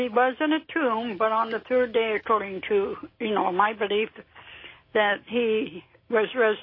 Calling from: Akron, Ohio, United States; I'm calling from Akron, Ohio.

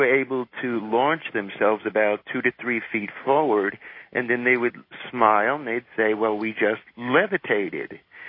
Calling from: Haifa, Haifa District, Israel; I'm calling from Haifa, Israel.

